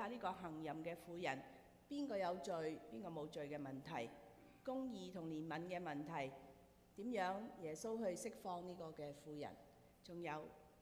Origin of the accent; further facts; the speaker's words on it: China; 咁呢個咧係我哋中國人嘅即係一啲嘅節期啦，好大嘅一個嘅年節啦。